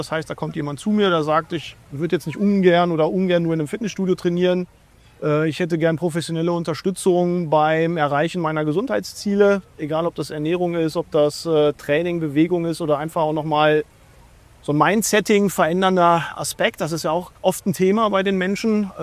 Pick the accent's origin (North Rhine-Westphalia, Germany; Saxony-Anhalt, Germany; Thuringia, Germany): North Rhine-Westphalia, Germany; Dortmund; in der Nähe von Dortmund, wo ich herkomme